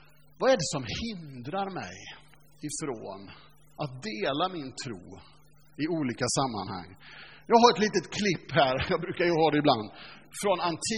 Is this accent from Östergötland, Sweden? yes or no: no; Alingsås, Västra Götaland County, Sweden; Och då har jag vuxit upp på en plats i Alingsås